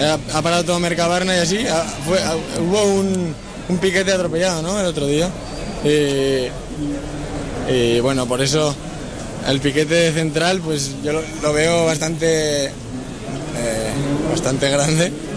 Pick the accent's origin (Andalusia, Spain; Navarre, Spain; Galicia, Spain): Navarre, Spain; yo como no soy de aquí, soy de Navarra, pues en Navarra también, pues, podemos hacer cosas, pero vaya.